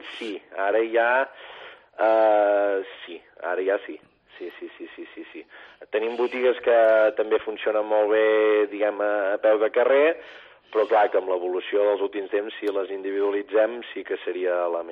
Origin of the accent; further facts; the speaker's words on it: Girona, Catalonia, Spain; Girona, que és la ciutat que ens acull des del 68, i bueno, de fet jo sóc de Girona